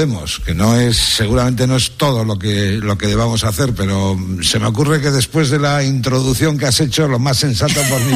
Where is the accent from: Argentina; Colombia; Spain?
Spain; Cantabria; Después de la familia, está mi tierra Cantabria, no sé si a la par incluso.